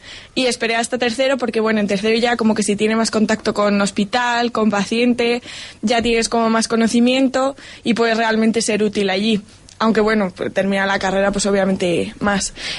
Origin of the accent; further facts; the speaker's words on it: Segovia, Castile and León, Spain; tengo 21 años en octubre, y estudio medicina en la Universidad de Salamanca. Pero vamos, soy de Segovia.